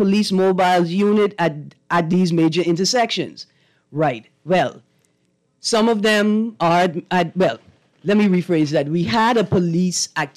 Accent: Nassau, New Providence, Bahamas; That's where I grew up on the Eastern Road.

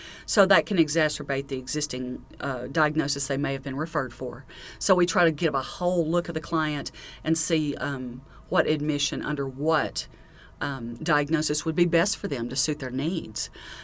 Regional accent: Hamburg, Arkansas, United States; I'm actually from Hamburg, so I'm in the extreme southeast corner, so it was a long trek today

